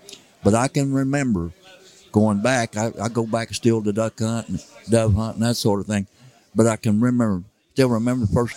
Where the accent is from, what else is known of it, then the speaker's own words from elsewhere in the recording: East Prairie, Missouri, United States; I was born and raised in East Prairie.